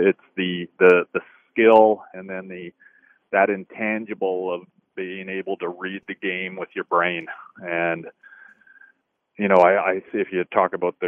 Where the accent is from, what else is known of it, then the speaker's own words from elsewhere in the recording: Peterborough, Ontario, Canada; I was lucky enough to be drafted by my hometown, the Peterborough Petes.